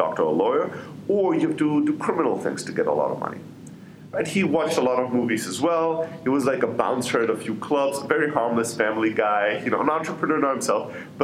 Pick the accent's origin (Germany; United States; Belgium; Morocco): Germany; I grew up in Germany, although we were a Greek family, and it was very much an immigrant factory worker upbringing.